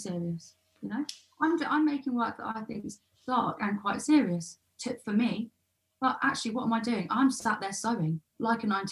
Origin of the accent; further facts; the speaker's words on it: London, United Kingdom; growing up in Southeast London